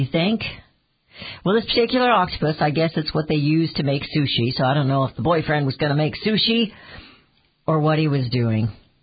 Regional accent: Kansas City, Missouri, United States; When I grew up in Kansas City, we just got on the bus at the corner.

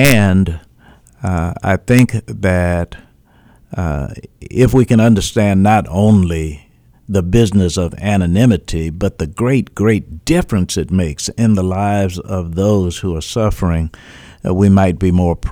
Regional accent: Chicago, Illinois, United States; now in Kansas City, United States; my hometown, Chicago, Illinois, and here in Kansas City, Missouri.

